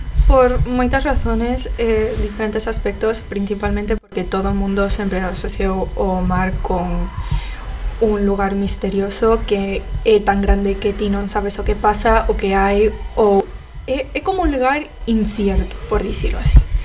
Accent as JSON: {"language": "Galician", "town": "Vigo", "region": "Galicia", "country": "Spain", "said": "Pero o mar é nós, por exemplo, que somos de Vigo, vémoslo todos os días."}